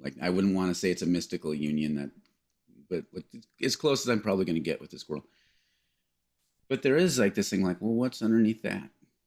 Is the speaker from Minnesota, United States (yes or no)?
yes; Minnesota, United States; And I'm a Minnesotan, so desert is hard for me to wrap my brain around.